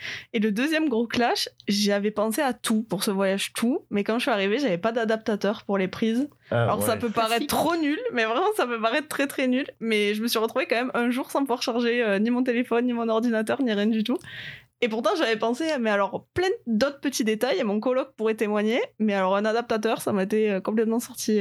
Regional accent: Southern France, France; Je suis du sud de la France, j'ai fait mes études à Montpellier.

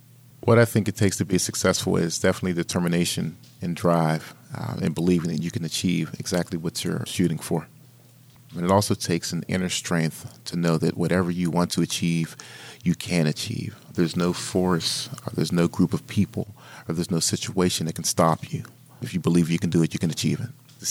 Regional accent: Homewood, Pennsylvania, United States; born or raised there

